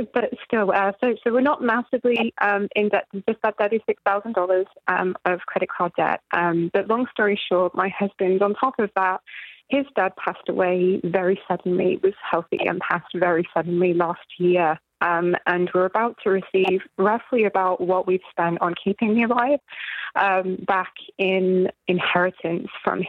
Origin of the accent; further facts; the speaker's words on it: Poole, South West England, United Kingdom; moved away as an adult; From Poole, from Dorset.